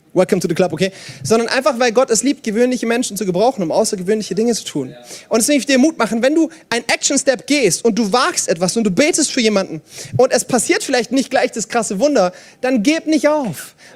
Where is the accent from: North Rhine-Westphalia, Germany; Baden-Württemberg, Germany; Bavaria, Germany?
Baden-Württemberg, Germany; Ulm; dass ich bei uns in Ulm in die Fußgängerzone gegangen bin